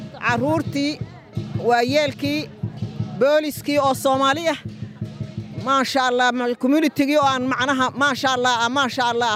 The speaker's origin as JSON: {"language": "Somali", "country": "United States", "said": "anigoo safar baan anigu ahay, reer Maraykan baan ahay."}